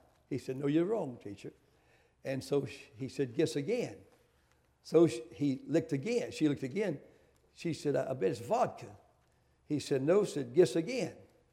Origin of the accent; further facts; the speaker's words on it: Mount Airy, North Carolina, United States; and I grew up in the Mount Airy area in a tobacco patch, and of course, as a long time ago